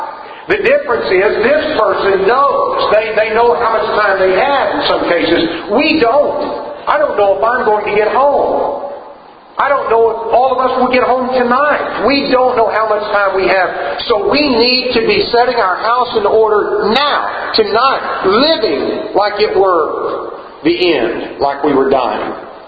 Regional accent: Tuttle, Oklahoma, United States; the little town where I grew up in Tuttle, Oklahoma.

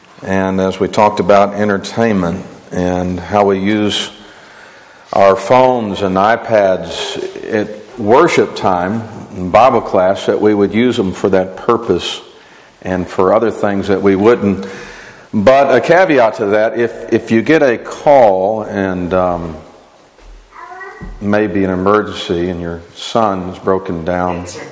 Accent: Texas, United States; now in Bellingham, United States; I'm up from Texas this week holding a gospel meeting at the church here in Bellingham.

